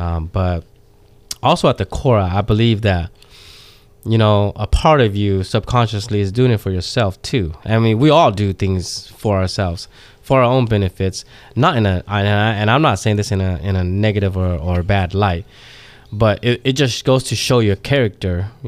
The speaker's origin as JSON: {"language": "English", "town": "Fresno", "region": "California", "country": "United States", "tie": "born or raised there", "said": "Fresno is awesome. I've been here for the last, I can't even count how many years. It's my hometown, I consider it. So even though I was born outside of here"}